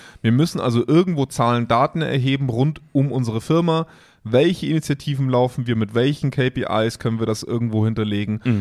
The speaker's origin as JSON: {"language": "German", "country": "Germany", "said": "Und ich bin so als Deutscher, als Mitteleuropäer ja immer so in diesem Zwiespalt zwischen freie Wirtschaft"}